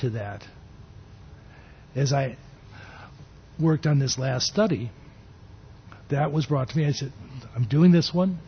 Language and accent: English; Philippines; moved away as an adult; when I came here from the Philippines, I knew two people.